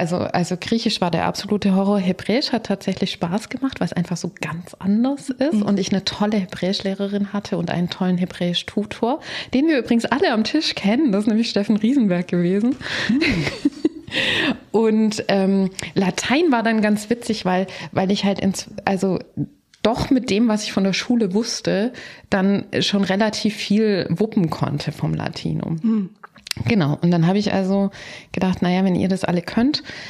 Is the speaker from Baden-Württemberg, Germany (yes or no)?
yes; Baden-Württemberg, Germany; Aber ich bin Schwabe. Ich weiß, man hört es nicht. Aber ich komme wirklich aus dem Piet Kong.